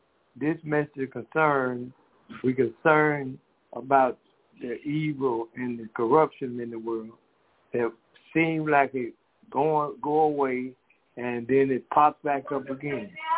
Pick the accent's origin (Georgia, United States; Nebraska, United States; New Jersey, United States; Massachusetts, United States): Georgia, United States; Decatur; She had to tie some loose ends, and we are from Decatur, Georgia.